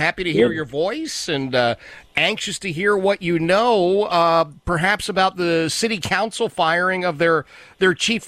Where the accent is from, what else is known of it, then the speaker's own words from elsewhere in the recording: New York, United States; now in Richmond, United States; as a New Yorker who relocated to Richmond 3 years ago, I've had no luck connecting with the Jewish community.